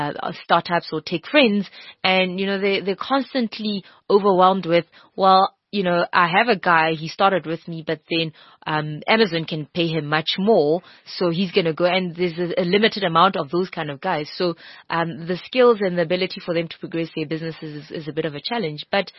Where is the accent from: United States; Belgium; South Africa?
South Africa; world, I'm here, I'm a South African, and I can give you those skills.